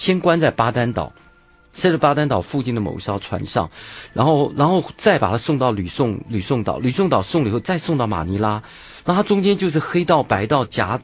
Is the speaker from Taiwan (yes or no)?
yes; Taiwan; 他还没想到我是台湾人